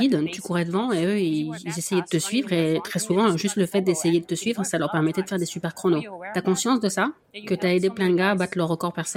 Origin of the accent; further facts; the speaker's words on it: France; je suis française, j'ai un podcast d'athlée